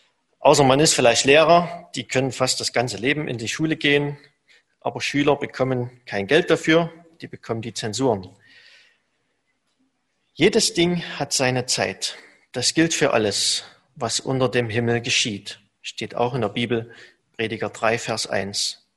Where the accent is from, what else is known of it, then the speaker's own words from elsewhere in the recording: Germany; Ich habe ja einen Großteil noch meiner Kindheit noch in der DDR verbracht